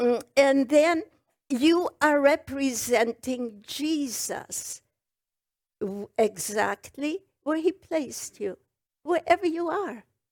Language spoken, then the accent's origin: English; Poland; born there; English is a second language; I was born in Poland, and my parents were farmers.